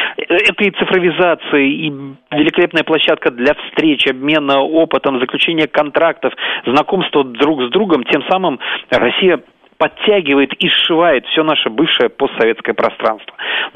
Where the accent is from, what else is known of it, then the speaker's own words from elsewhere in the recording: Minsk, Belarus; я так болел, конечно, за город Минск, и не только потому, что я минчанин